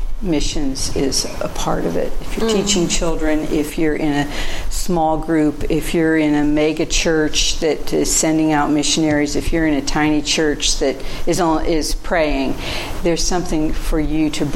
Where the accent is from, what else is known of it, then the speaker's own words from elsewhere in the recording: United States; In terms of natural temperament and my background, and being American, I think this comes into it